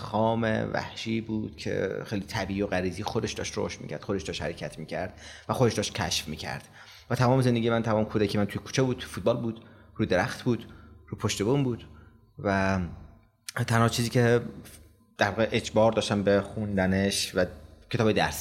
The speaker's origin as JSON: {"language": "Persian", "town": "Mashhad", "region": "Razavi Khorasan", "country": "Iran", "tie": "born or raised there", "said": "44 سالمه و فارغ التحصیل مکانیک سیاراتم. متولد مشهدم، مشهد بزرگ شدم توی یه خانواده متوسط اجتماعی"}